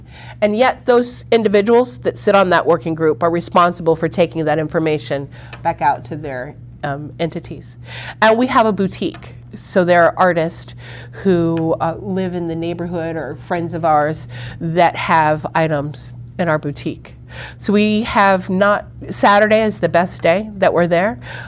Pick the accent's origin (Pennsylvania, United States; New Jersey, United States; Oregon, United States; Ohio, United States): Ohio, United States; Cincinnati; Dear friend of mine, who I grew up with here in Cincinnati, is a voiceover artist.